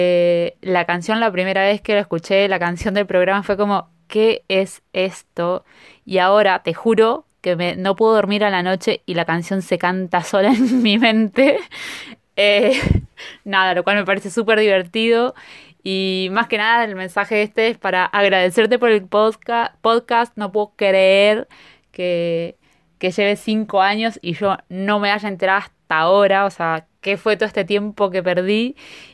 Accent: Santa Fe, Argentina; now in Australia; de Santa Fe. En este momento te estoy escuchando desde Australia, aunque no hace mucho que descubrí el podcast.

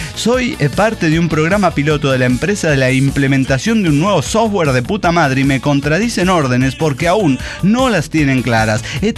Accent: Tlaxcala, Mexico; now in Playa del Carmen, Mexico; yo vivo en Playa del Carmen y escuché que hay desintegrados por acá, aunque originalmente soy de Tlaxcala, que sí existe

